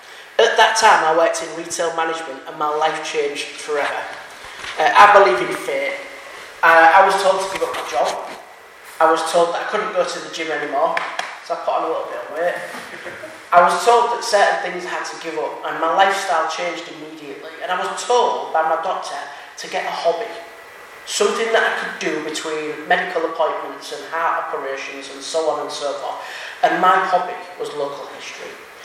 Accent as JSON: {"language": "English", "town": "East Ham", "region": "London", "country": "United Kingdom", "said": "I'm from Eastham, so to me that sounded lovely."}